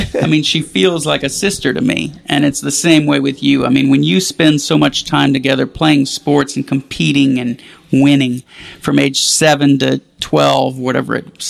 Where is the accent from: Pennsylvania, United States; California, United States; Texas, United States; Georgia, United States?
Texas, United States; Houston; It's certainly not where I grew up in Houston. It's not like that.